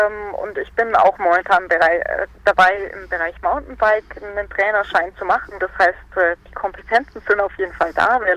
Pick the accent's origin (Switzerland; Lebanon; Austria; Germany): Germany; Roth, Bavaria; Ich komme aus Roth